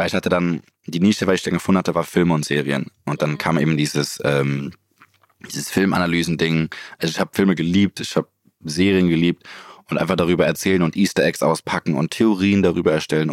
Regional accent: Zurich, Switzerland; moved away as an adult; also born or lived in Australia; now in Berlin, Germany; Ich bin in Zürich geboren, habe bis ich 19 war da gelebt. Dann war ich ein Jahr in Australien

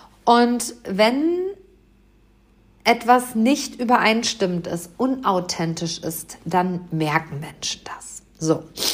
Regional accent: Hamm, North Rhine-Westphalia, Germany; Denn Hamm hat eine Marathonstrecke, die über Wald und Wiesen 42 Kilometer um meine Heimatstadt herumgeht.

